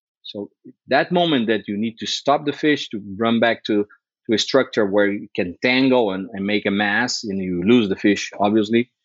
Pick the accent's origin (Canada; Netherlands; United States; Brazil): Brazil; I'm born and raised in Brazil, grew up fly fishing in the jungle.